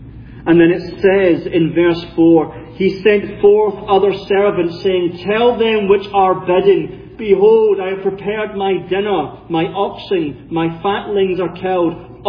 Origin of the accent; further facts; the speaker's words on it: United Kingdom; I'm British, of course, and I have a queen, Her Majesty Queen Elizabeth.